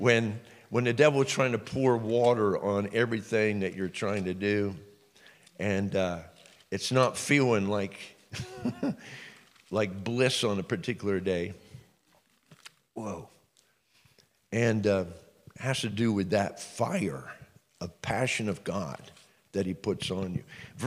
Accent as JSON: {"language": "English", "country": "United States", "said": "Like, as an American, I have no clue what that means, you know, because we don't like to tremble at anything."}